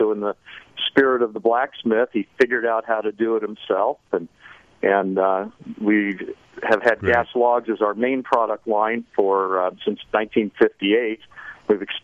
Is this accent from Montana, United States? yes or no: no; Whittier, California, United States; Grew up in Whittier, California, which is halfway between downtown Los Angeles and Disneyland.